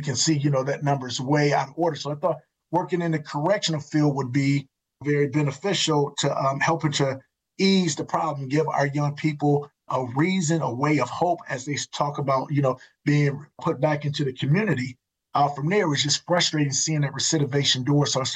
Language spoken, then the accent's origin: English; Milwaukee, Wisconsin, United States; And when I grew up in Milwaukee, this is really the crux of the matter. Milwaukee was the best place to live for a Black person in the early 70s.